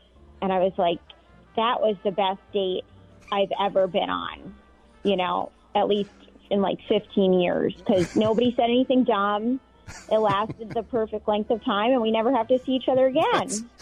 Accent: Boston, Massachusetts, United States; And he's also a Boston guy, and I'm from Boston.

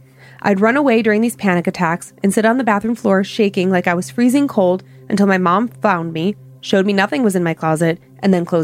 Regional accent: Ohio, United States; Well, growing up in Ohio

